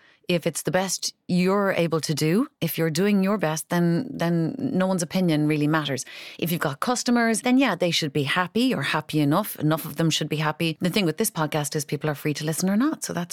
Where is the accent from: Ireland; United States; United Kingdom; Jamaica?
Ireland; as an Irish person and definitely as an Egypt, I find it very difficult to take praise